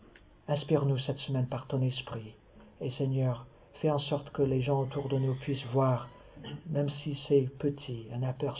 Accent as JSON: {"language": "French", "country": "United States", "lives_now": "France", "said": "parce que j'habite en France, je suis Américain, j'ai des origines italiennes"}